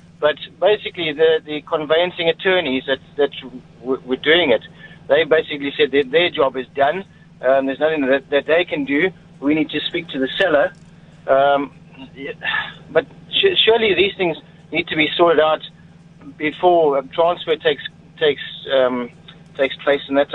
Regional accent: Somerset West, Western Cape, South Africa; Yeah, I'm from Somerset West

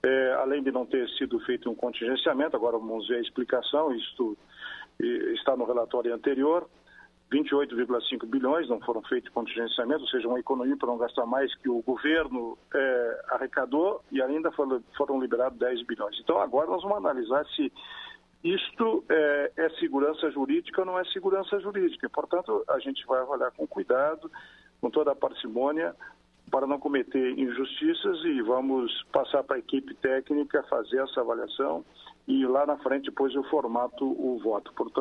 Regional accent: Rio Grande do Sul, Brazil; seja o brasileiro lá no meu estado, no Rio Grande do Sul

